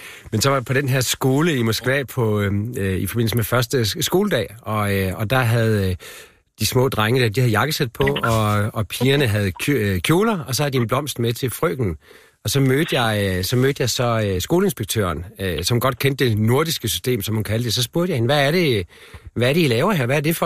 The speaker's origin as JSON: {"language": "Danish", "region": "Northwest Jutland", "country": "Denmark", "tie": "born or raised there", "said": "Nordvestjylland, hvor jeg er vokset op, og så på Nordsjælland, hvor jeg bor nu og har børn."}